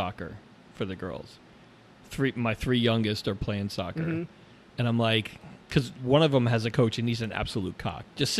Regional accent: Miami, Florida, United States; We grew up in Miami.

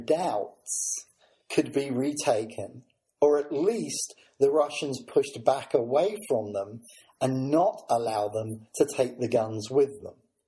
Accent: United Kingdom; as both a British schoolboy and a former member of the British military.

